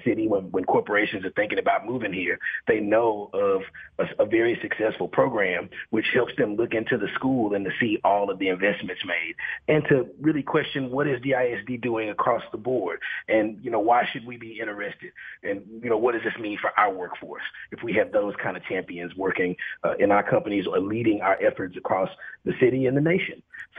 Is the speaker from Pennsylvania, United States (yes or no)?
no; Dallas, Texas, United States; I've been a Cowboys fan. I'm diehard. I'm from Dallas.